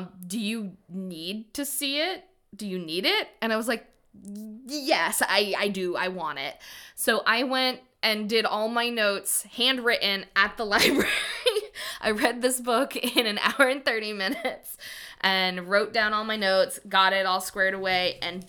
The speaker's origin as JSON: {"language": "English", "town": "Old Orchard Beach", "region": "Maine", "country": "United States", "tie": "born or raised there", "said": "But like, because growing up in Old Orchard, like I spent most of my time in the ocean."}